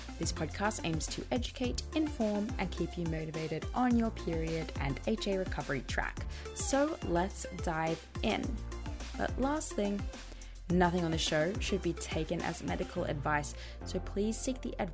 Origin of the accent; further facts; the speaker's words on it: Sydney, New South Wales, Australia; I'm from Sydney, but my sister lives in Brisbane.